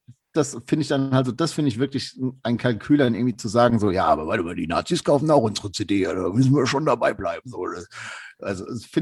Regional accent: Hesse, Germany; Nee, wir kommen nicht direkt aus Hanau. Hanau ist für uns die nächste große Stadt. Das sind 15 Kilometer, 20 Kilometer ungefähr.

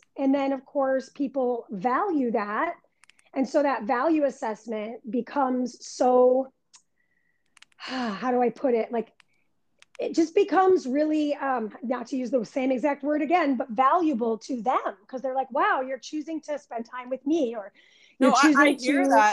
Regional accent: Chicago, Illinois, United States; now in Los Angeles, United States; I mean, I'm coming from Chicago. This is my second tour living in LA.

